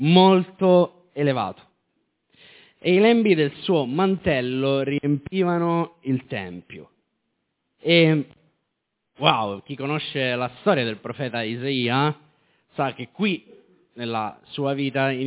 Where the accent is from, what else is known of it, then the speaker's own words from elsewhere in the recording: Catania, Sicily, Italy; però sì, sono un catanese, sì